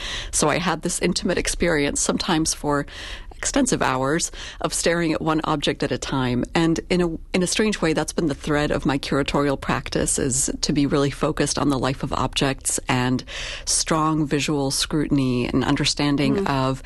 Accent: Moravian-Silesian Region, Czechia; first language Polish; English is a second language; now in United States; And I grew up in Silesia, which is a region of Czechoslovakia, originally Poland, that was subdivided after World War II. And so I learned Polish first, but quickly thereafter Czech and Slovak. And then I came to the U.S. and learned English, then Spanish, then French, and then German.

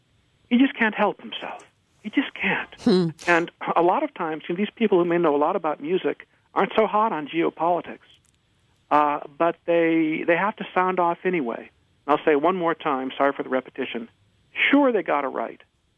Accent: Ann Arbor, Michigan, United States; also born or lived in Washington, D.C. / Cambridge, Massachusetts; now in New York, United States; I'm from Ann Arbor, as you've mentioned, and I've lived in Georgetown, D.C., and Cambridge, Mass., and now I'm on the Upper West Side of Manhattan.

